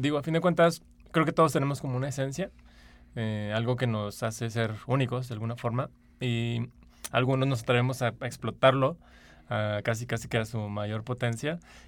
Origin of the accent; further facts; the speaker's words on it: San Luis Potosí, Mexico; moved away; Cuando salí a vivir fuera de San Luis Potosí, empecé a usar esta onda